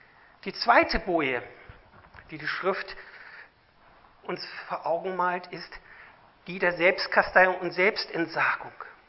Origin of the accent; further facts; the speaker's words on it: Lower Saxony, Germany; Nun, ich komme aus Niedersachsen und nicht weit von uns ist entfernt die Nordsee.